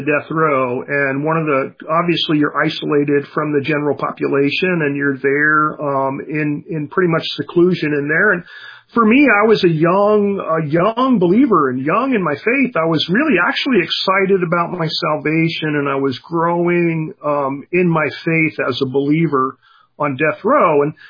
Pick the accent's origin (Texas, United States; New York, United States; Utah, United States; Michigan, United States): New York, United States; I was born back east in New York, was educated in Catholic schools, and I grew up in a very successful family.